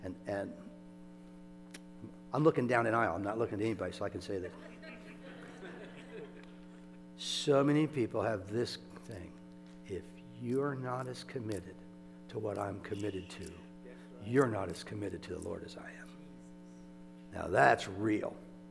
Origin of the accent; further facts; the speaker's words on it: Iowa, United States; I'm from Iowa. I've worked in cornfields and bean fields and hay fields.